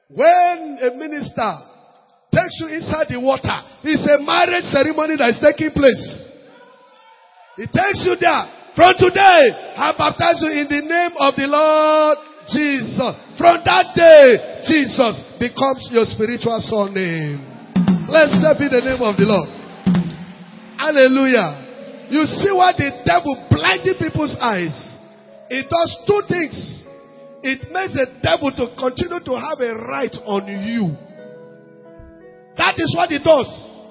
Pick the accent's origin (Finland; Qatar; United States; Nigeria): Nigeria; Nasarawa; I told them I'm from Nasarawa State.